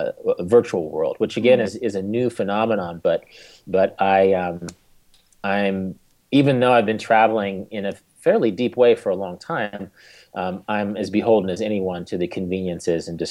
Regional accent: Wichita, Kansas, United States; I grew up in Wichita, which is a city of 300,000

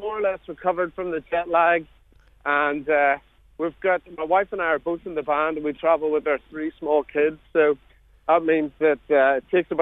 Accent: Ireland; You know, being an Irish band

